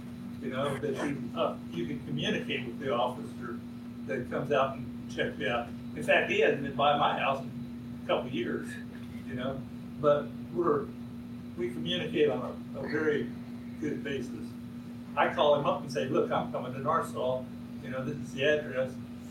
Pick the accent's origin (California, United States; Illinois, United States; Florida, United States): Florida, United States; I'm from Florida. And we have 67 counties with 67 different codes and violations and everything.